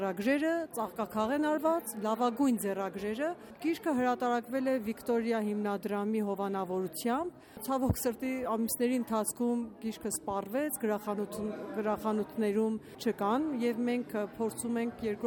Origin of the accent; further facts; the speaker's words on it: Iran; now in Armenia; փորձել եմ ես իմ փոքր ներդրումը որպես իրանահայ